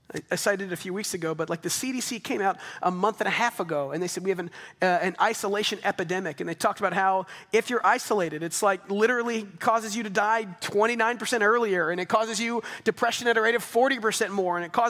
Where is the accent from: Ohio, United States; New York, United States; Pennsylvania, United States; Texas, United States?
Texas, United States; Double Oak; I never thought I'd live back in Double Oak again. I grew up in Double Oak, 2 miles down that way, you know?